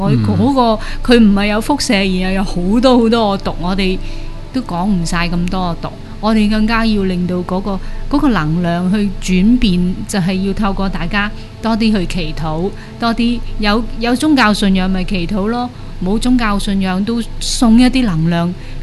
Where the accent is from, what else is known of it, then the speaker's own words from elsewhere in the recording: China; 我哋唔係日本人嚟嘅，我哋係中國人嚟嘅。